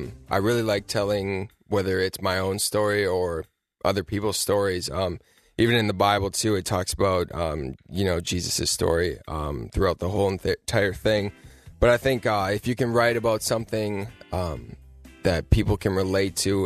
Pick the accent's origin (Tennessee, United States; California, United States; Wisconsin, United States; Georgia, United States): Wisconsin, United States; Fall Creek; Yeah, so I grew up in Fall Creek, Wisconsin. I went to high school there, and I graduated in 2015 and decided to forego college and just pursue this music dream that I had